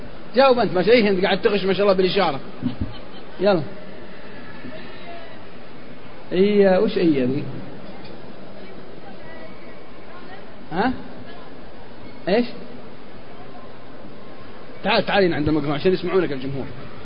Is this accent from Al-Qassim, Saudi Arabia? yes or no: yes; Al-Qassim, Saudi Arabia; واحد سوداني عندنا في القصيم